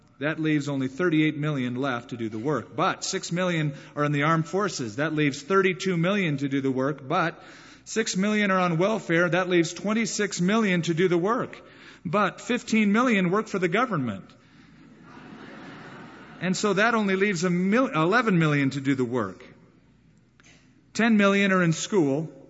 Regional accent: United States; Those of us here can relate because we live in America. And as an American, we are used to schedules, daytimers, faxes, fast-paced living.

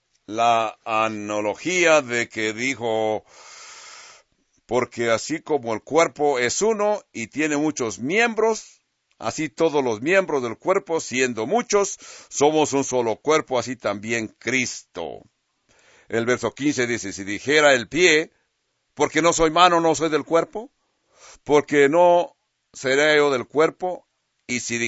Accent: California, United States; yo cuando crecí en California teníamos en la vecindad una familia

